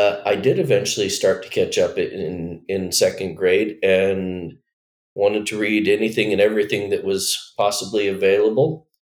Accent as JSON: {"language": "English", "town": "Covina", "region": "California", "country": "United States", "tie": "born or raised there", "also_born_or_lived": "Torrance, California", "said": "I was born in Torrance, California. It's in LA County. Moved a bunch of times between birth and first grade, and eventually ended up in a place called Covina, California, actually on a county island called Charter Oak."}